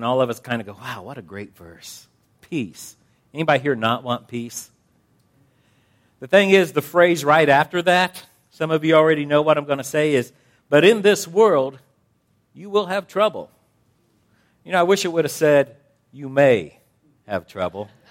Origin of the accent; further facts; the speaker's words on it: Phoenix, Arizona, United States; I'm from Phoenix, land of the hot.